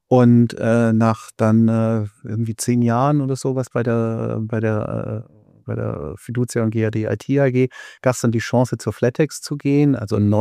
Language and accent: German; Baden-Württemberg, Germany; now in Berlin, Germany; Gut, also ursprünglich, wie man hört, ich bin Schwabe, ja